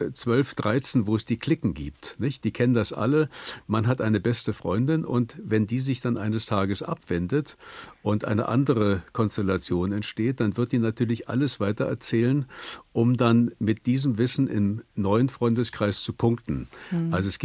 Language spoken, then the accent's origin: German; Germany; Na, zunächst einmal sind wir als Deutsche wenig konfliktfähig.